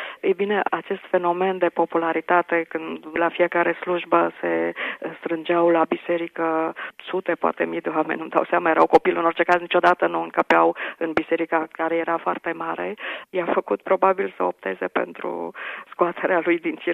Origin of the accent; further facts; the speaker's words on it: Transylvania, Romania; În măsura în care Banatul face parte din Transilvania și face, și având în vedere că am crescut în Ardeal, sunt evident.